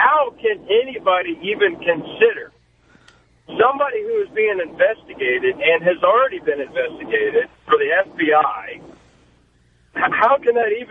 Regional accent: Plant City, Florida, United States; Well, I'm actually from Plant City, Florida

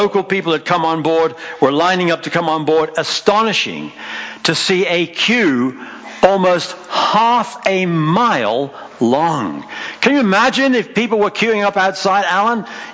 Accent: Ireland; And maybe it's because I'm Irish, but somehow I had managed to get the only Pentecostal taxi driver in Veracruz

